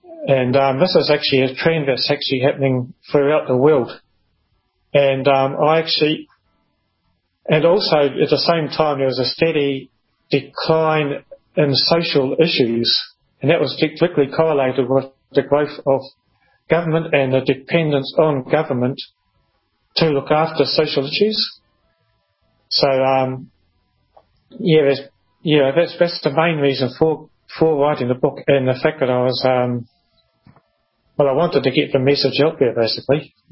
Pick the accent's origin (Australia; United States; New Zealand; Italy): New Zealand; I'm originally from New Zealand